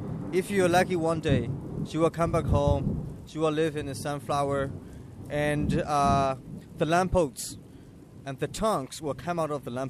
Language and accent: English; Myanmar; I'm from Burma, the country which was under the military dictatorship for 50 years.